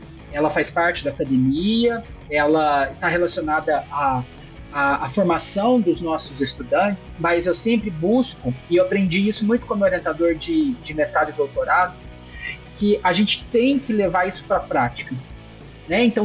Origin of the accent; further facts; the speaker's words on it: Lavras, Minas Gerais, Brazil; uma vez que eu sou de Lavras, a minha família é de Lavras, a gente acaba se vendo.